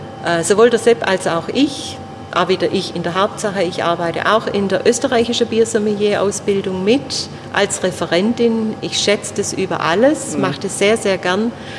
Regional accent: Baden-Württemberg, Germany; Ich komme von der Schwäbischen Alb tatsächlich und habe aber in Stuttgart, also gar nicht weit von meinem Heimatort, studiert, an der Technischen Hochschule.

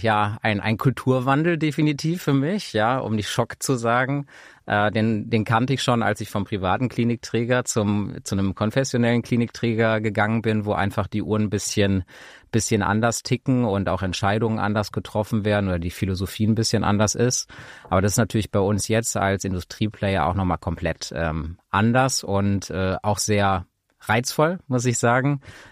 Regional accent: Essen, North Rhine-Westphalia, Germany; now in Düsseldorf, Germany; Wohne in Düsseldorf mit meinem Partner, bin gebürtiger Essener, also Kind des Ruhrgebiets

